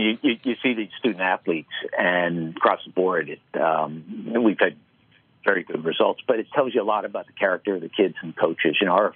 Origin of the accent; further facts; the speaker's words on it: Boston, Massachusetts, United States; I grew up in Boston